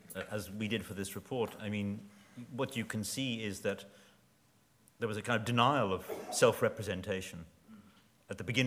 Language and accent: English; Northern Ireland, United Kingdom; for me it means a lot because I'm from Northern Ireland